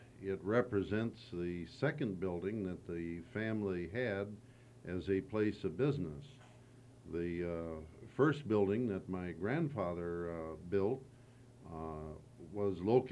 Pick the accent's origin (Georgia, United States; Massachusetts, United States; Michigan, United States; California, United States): Michigan, United States; Suttons Bay; born there; I was born in Sutton's Bay, and the date distinguishes itself not on any calendar, but in my own memory, June 10th, 1921.